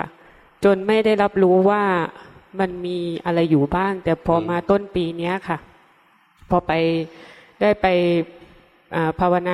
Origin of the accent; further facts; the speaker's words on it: Trang, Thailand; มาจากตรังค่ะ